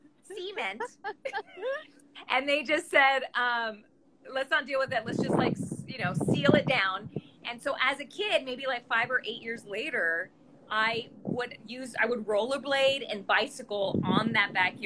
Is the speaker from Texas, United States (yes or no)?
yes; Texas, United States; Okay, pero like, I'm from Texas, and in the summers, my parents would summer in West Texas near Lubbock